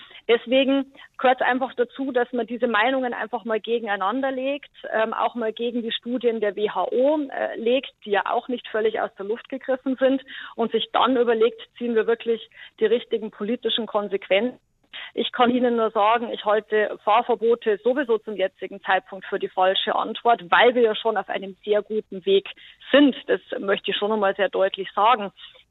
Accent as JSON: {"language": "German", "region": "Bavaria", "country": "Germany", "said": "wie man bei uns in Bayern so schön sagt"}